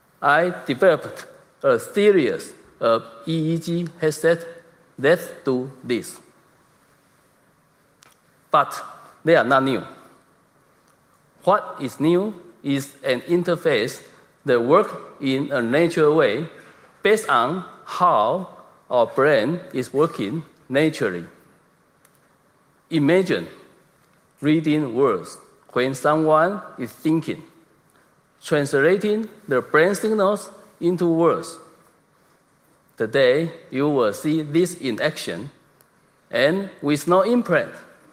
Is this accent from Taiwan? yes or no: yes; Taiwan; English is a second language; now in Sydney, Australia; I live and work in Australia, but I am originally from Taiwan. I moved to Sydney 8 years ago and now run an university research center there.